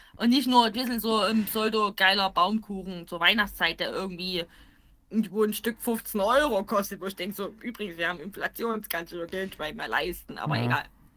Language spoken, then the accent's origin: German; Crimmitschau, Saxony, Germany; weil ich bin dort groß geworden und ich habe keinerlei Sympathie mit meiner Heimatstadt, weil die ist wirklich Grimmelschau.